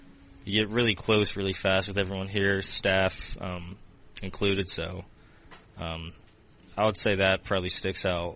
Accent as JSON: {"language": "English", "town": "Vandalia", "region": "Ohio", "country": "United States", "tie": "born or raised there", "said": "We grew up in Vandalia, so the Vandalia Rec Center, they had a league that I played in for a while"}